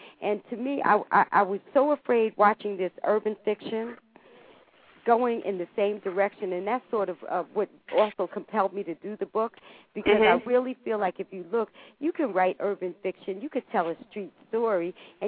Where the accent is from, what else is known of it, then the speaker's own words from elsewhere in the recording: Englewood, New Jersey, United States; now in Atlanta, United States; That's where I'm in Atlanta now, but I'm from Englewood, and I'm from old school Englewood